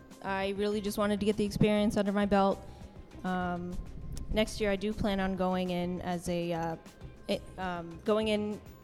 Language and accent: English; San Francisco, California, United States; I'm from San Francisco, California, and I've been associated with camp for 14 years.